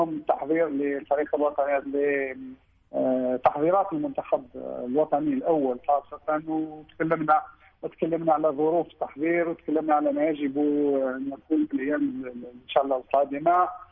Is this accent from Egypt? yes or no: no; Algeria; وهذا واجبنا كجزائريين كلنا أن نحضر له